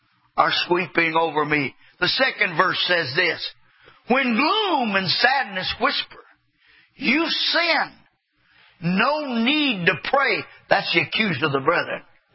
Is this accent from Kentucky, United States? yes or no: yes; Kentucky, United States; I'm from Kentucky, so it's got to be simple for me to get.